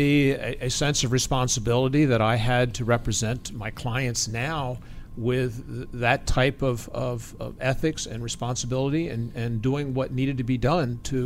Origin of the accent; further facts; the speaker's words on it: Seaford, Delaware, United States; From Seaford, Delaware, a small town in lower Delaware.